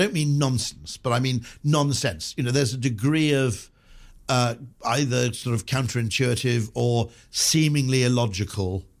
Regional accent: Wales, United Kingdom; You know, growing up in Wales is a bit of a bonus.

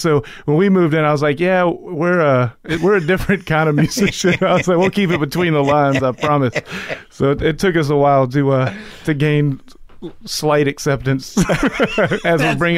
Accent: Jacksonville, Florida, United States; Jacksonville, Florida.

